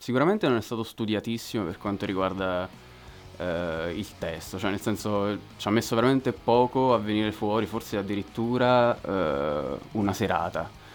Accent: Ascoli Piceno, Marche, Italy; vengo da Ascoli Piceno, ahimè. Classe 1993, ridono.

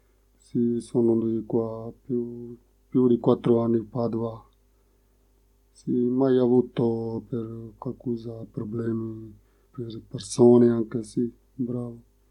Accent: Pakistan; Italian is a second language; now in Padua, Italy; io sono quando arrivato qua, c'è una carta d'identità da Pakistano

